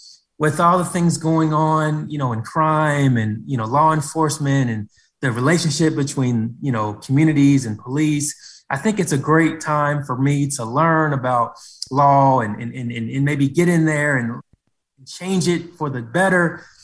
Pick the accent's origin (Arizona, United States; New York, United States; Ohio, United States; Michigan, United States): Ohio, United States; Cincinnati; So I'm from Cincinnati, born and raised.